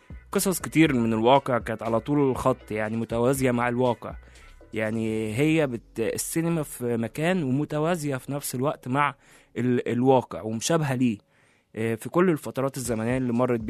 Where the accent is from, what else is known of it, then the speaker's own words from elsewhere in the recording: Egypt; وده الإبداع من أول ما بدأت الأفلام القديمة عندنا في مصر